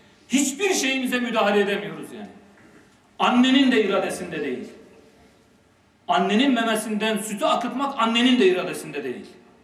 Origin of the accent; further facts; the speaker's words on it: Erzurum, Turkey; Gidelim, bizim Erzurumluyuz